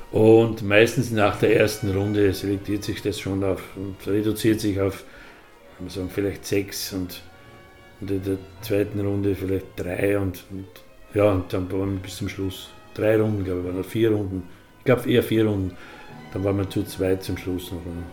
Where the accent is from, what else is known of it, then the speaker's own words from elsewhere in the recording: Austria; bei uns in Österreich